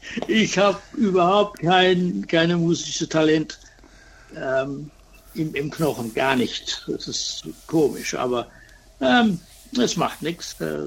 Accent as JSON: {"language": "German", "town": "Adelaide", "region": "South Australia", "country": "Australia", "second_language": "German", "said": "Aus Adelaide, ja. Ich bin in Adelaide geboren. Mein Vater war Deutscher und meine Mutter ist Russe. Aber meine Mutter ist in Deutschland geboren worden. Aber mein Großvater war Russe."}